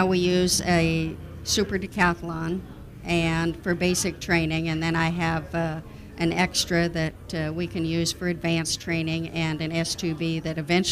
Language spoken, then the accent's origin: English; Omaha, Nebraska, United States; now in La Porte, United States; Well, I live in La Porte, Texas, originally from Omaha, Nebraska, but I've been in Texas for so many years now that I think it's wearing on me.